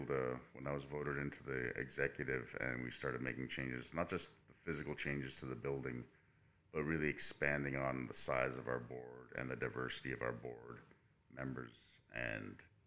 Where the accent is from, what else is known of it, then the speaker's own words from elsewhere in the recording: Fort McMurray, Alberta, Canada; that's why I found growing up in Fort McMurray, everyone's quite generous with their time as much as they can be for a working town.